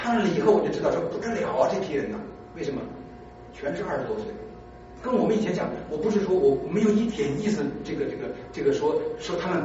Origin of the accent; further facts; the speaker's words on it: China; 没想过说我们中国人经常抱怨啊，为什么选了